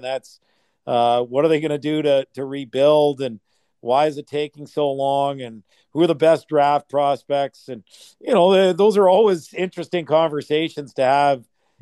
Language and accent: English; Edmonton, Alberta, Canada; I'm from Edmonton. I grew up there. I spent part of what they call the decade of darkness. I was there between 2007 and 2010